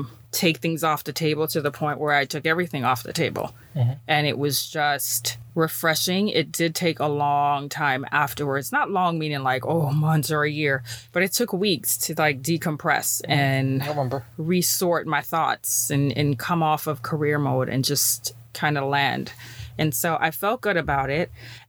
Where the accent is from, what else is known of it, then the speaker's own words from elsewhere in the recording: Jamaica; as a Jamaican woman, as a Black woman, and my beautiful baby girl